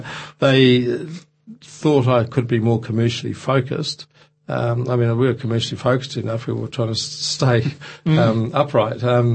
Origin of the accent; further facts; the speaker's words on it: Blenheim, Marlborough, New Zealand; also born or lived in Otago; My family had moved from Otago. I was brought up in Blenheim from the age of four. We had a big section running down to a river.